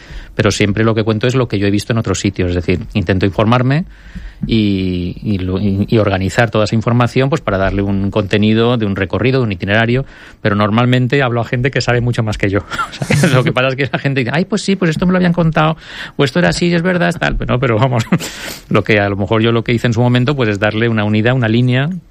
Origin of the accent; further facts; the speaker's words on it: Benidorm, Valencian Community, Spain; born there; Yo realmente soy nacido en Benidorm, eso me gusta decirlo.